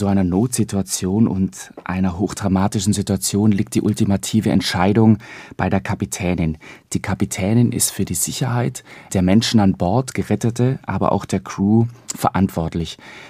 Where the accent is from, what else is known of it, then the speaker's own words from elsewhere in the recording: Baden-Württemberg, Germany; accent: Lake Constance; Sie hören ein bisschen von meinem Akzent, ich komme vom Bodensee.